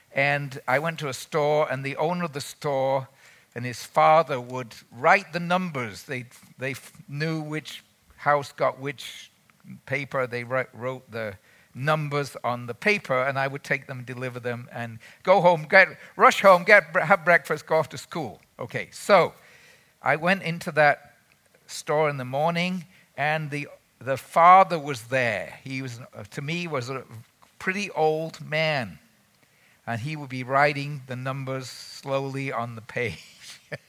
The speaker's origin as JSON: {"language": "English", "town": "Manchester", "region": "North West England", "country": "United Kingdom", "tie": "born or raised there", "said": "When I was a teenager, which is not recently, I was growing up in England."}